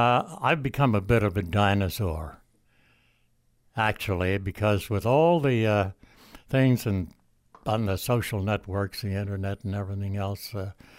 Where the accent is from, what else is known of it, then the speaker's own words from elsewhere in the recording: Charlottetown, Prince Edward Island, Canada; also born or lived in Montreal / Newfoundland; Charlottetown, called me and come on in. So they gave me a bit more money, and I went back because it was my hometown.